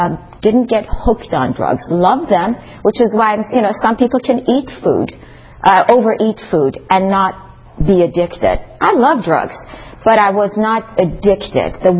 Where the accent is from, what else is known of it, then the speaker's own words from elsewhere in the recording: Iran; every time we went back home, I'm from Iran, every time we went back home